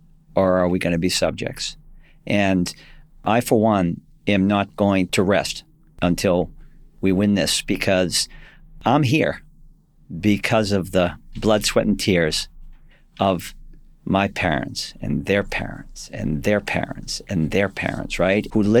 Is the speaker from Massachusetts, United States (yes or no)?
yes; Watertown, Massachusetts, United States; When I was a kid growing up in Watertown, Mass, one of seven siblings.